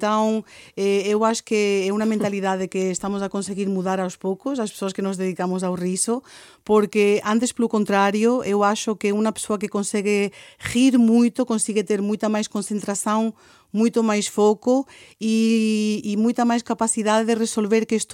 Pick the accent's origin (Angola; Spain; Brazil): Spain; Portuguese is a second language; E então é muito difícil perder o sotaque. Não consigo me apanhar-me logo. Chego a um sítio e digo, bom dia. Ah, és espanhola? Sim. É imediato.